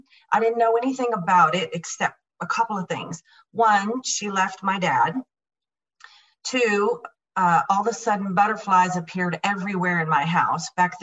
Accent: Lubbock, Texas, United States; now in Arizona, United States; So I'm actually not from Arizona. I am from Texas, Lubbock, Texas. And I come from a crazy, crazy, violent alcoholic home.

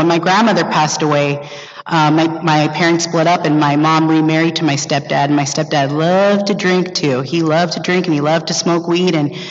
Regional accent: Los Angeles, California, United States; I was raised up in West Hollywood. I'm an LA girl, born and raised, and I know that's like rare.

